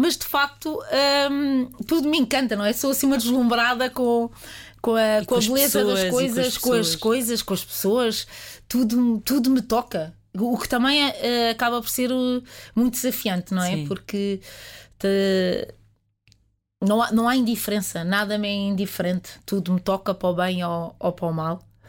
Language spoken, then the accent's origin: Portuguese; Portugal; Olha, eu sou muito portuguesa. Eu tenho muito orgulho em ser portuguesa.